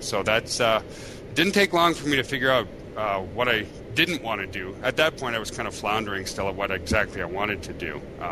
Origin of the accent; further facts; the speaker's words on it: Quebec, Canada; because I was actually from Quebec, which is the French side of Canada.